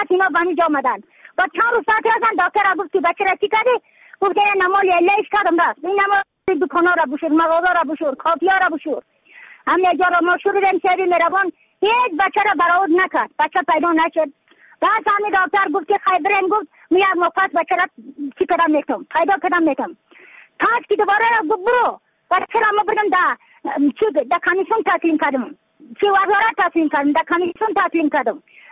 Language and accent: Persian; Badakhshan, Afghanistan; از بدخشان هستم، مرکز بدخشان، ولسوالی اقلی پایان، قیره اوپینگ.